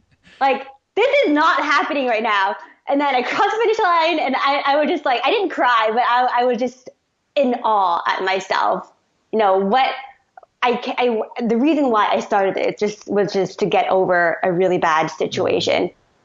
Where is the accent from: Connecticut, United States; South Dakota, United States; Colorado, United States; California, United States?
California, United States; Even though I'm from California and there's a bunch of races around here, nothing.